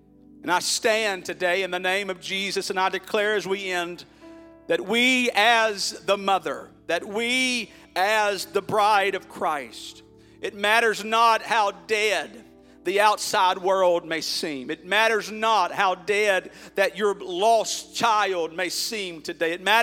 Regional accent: Bonneville, Texas, United States; I thank God for the mother I was raised in Bonneville, Texas.

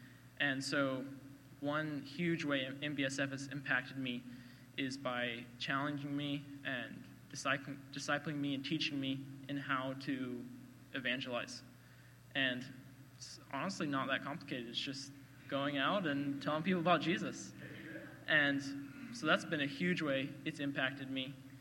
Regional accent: Bartlesville, Oklahoma, United States; I came to OSU from Bartlesville, Oklahoma, so just a bit north of here. And I'm a freshman

